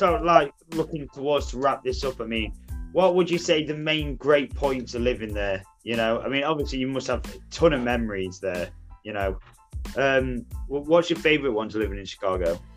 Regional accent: United Kingdom; As a Brit

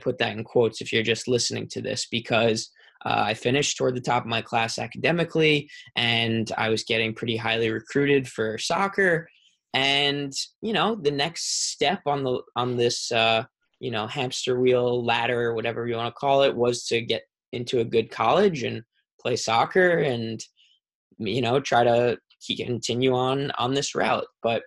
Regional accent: New York, United States; So I was, like I said, growing up on Long Island, and I was a kid who was just going through the motions.

